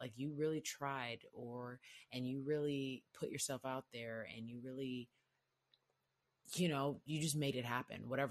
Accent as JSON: {"language": "English", "town": "Houston", "region": "Texas", "country": "United States", "said": "And I loved how it was very hot, which I'm from Houston. So the hot was cool."}